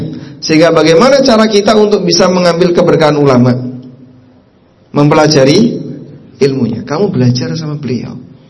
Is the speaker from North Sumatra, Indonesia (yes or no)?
no; East Java, Indonesia; Saya kan Jawa Timur ya.